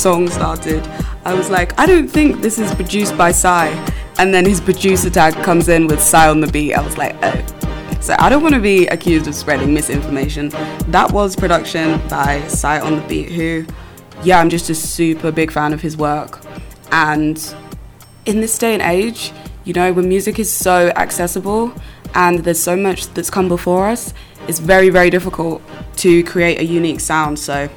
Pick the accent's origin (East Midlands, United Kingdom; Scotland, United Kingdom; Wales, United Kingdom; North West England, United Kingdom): East Midlands, United Kingdom; Northampton; who again is actually from my hometown, Northampton, which is cool. I didn't know any successful people came out of there, so that's always nice.